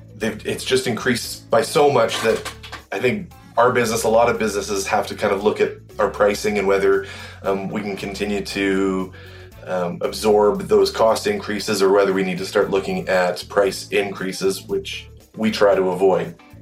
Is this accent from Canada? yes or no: yes; Calgary, Alberta, Canada; I'm from Calgary, Alberta in Canada